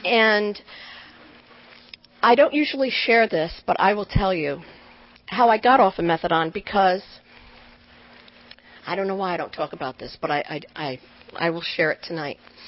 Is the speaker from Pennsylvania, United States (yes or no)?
no; Vineland, New Jersey, United States; also born or lived in New York; now in Washington, United States; I'm from Washington, D.C., and I'm originally from Vineland, New Jersey, little chicken farm town, all Italians. I'm an Italian Catholic, and I have great guilt. And I moved from Jersey to New York, and then I ended up in Washington, D.C.